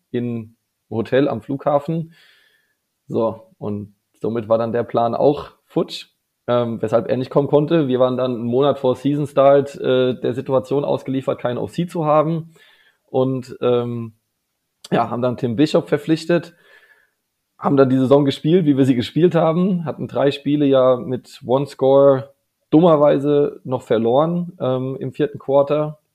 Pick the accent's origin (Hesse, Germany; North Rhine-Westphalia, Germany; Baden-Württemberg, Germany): Hesse, Germany; Babenhausen; Zwischen Darmstadt und Frankfurt ist so meine Heimat. Wunderschöne Babenhausen, kennt aber keiner.